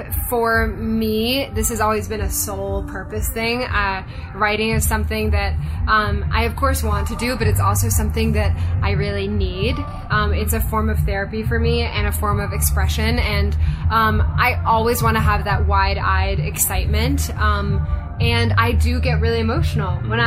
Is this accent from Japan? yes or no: yes; Japan; also born or lived in London / Hong Kong; now in Los Angeles, United States; So I was born in London, but I grew up in Japan and Hong Kong.